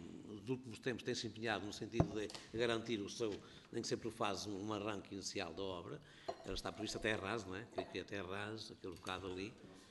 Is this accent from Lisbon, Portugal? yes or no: no; Baião, Porto, Portugal; Também sou daquela região, sou político pelo Porto, sou natural de Baião